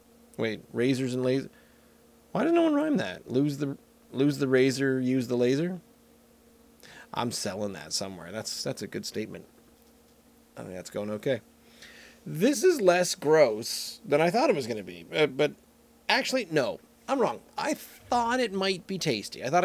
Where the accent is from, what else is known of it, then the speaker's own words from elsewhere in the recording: Canada; that's not just because I'm Canadian. It's mostly because I'm Canadian.